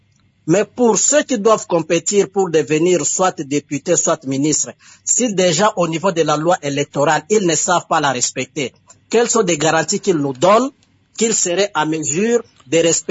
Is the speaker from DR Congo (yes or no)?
yes; DR Congo; moved away; chez nous, en République démocratique du Congo